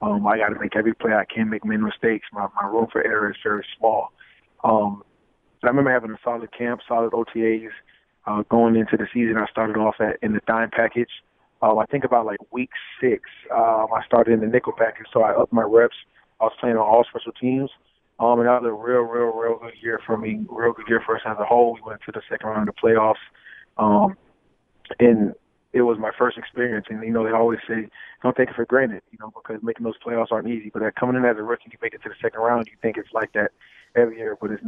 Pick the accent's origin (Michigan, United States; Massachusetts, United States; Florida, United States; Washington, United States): Florida, United States; I'm from Florida. So we're both Florida boys.